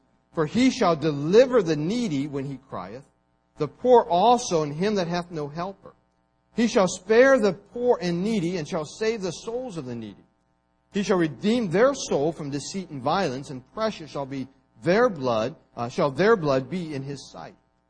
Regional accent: Mississippi, United States; Okay, for a big chunk of my life, I grew up in Mississippi.

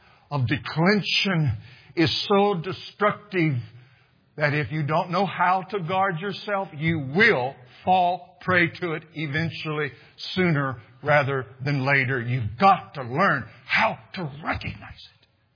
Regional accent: Missouri, United States; growing up in the Ozarks of the southern, southwest part of Missouri, I used to swim a lot in rivers.

